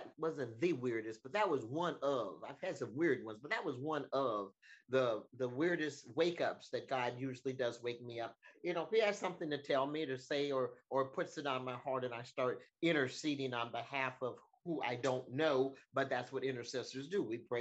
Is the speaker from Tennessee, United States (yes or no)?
no; Minneapolis, Minnesota, United States; now in Houston, United States; I am actually from Minneapolis, Minnesota. I reside in Houston, Texas.